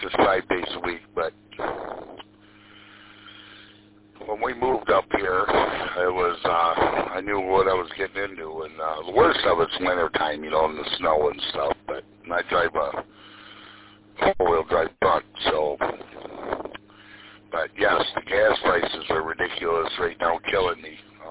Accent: Frankenmuth, Michigan, United States; We originally lived in, well, I grew up in Frankenmuth, and then my wife and I, we had a 20-acre farm in Birch Run.

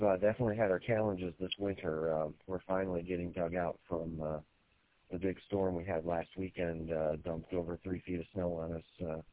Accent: Grand Rapids, Michigan, United States; being a kid growing up in Grand Rapids, we used to have a lot of snow.

